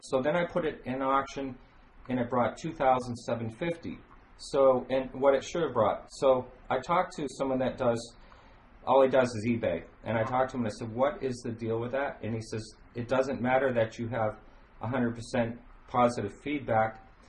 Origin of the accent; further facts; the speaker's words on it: New England, United States; for me, it's kind of tough growing up in New England and watching... auctions sometimes